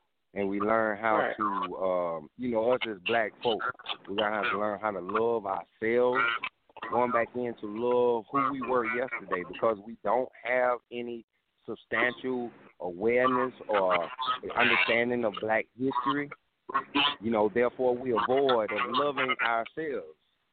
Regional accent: South Carolina, United States; I'm from South Carolina, man.

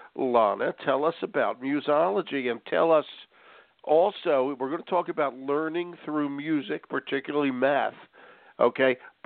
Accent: Philadelphia, Pennsylvania, United States; Yeah, I'm from Philadelphia

